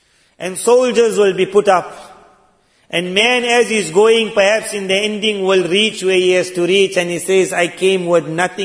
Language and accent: English; South Africa; I'm from South Africa.